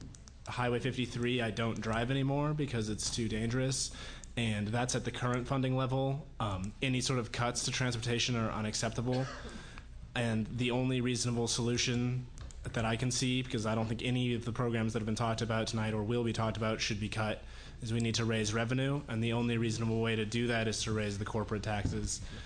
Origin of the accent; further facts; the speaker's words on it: Manzanita, Oregon, United States; I'm from Manzanita.